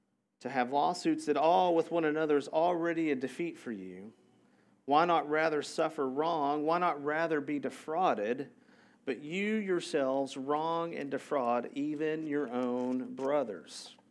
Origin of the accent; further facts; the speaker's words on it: Tennessee, United States; Like, I'm from Tennessee.